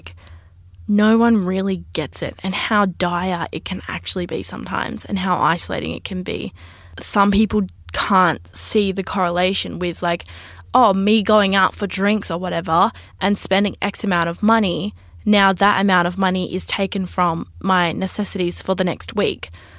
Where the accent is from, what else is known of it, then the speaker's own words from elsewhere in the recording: Broome, Western Australia, Australia; now in Perth, Australia; transitioning from a small town to a big city. People that don't know, when I was 17, I moved from Broome to Perth.